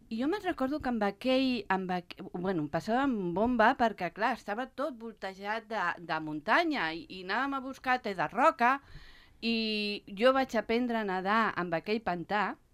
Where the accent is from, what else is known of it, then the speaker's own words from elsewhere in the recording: Tremp, Catalonia, Spain; Jo sóc de Tremp, vaig néixer a Tremp.